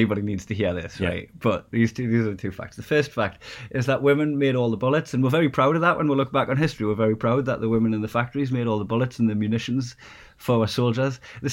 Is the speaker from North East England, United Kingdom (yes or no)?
yes; Newcastle, North East England, United Kingdom; What would happen is in working class places, namely my hometown, it would, like in Newcastle and that, it would go down well.